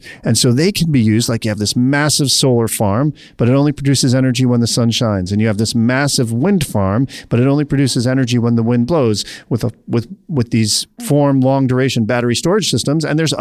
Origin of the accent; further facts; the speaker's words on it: East Coast, United States; When I graduated from college, I grew up on the East Coast. I went to college in New York City.